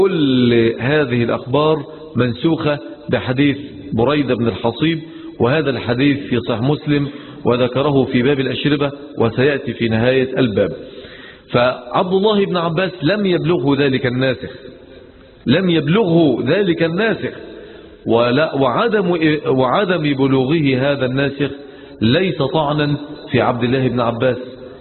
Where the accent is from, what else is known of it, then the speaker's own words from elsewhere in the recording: Egypt; من بلدنا مصر